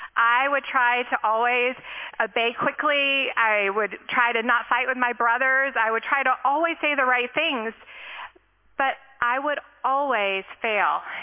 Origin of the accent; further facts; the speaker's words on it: Lexington, Kentucky, United States; I grew up in Lexington, so not far away from here, but I had never heard of First Pres.